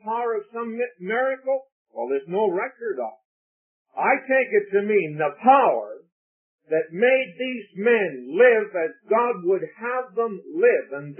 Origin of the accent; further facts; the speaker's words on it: Vancouver, British Columbia, Canada; We're from Vancouver, Canada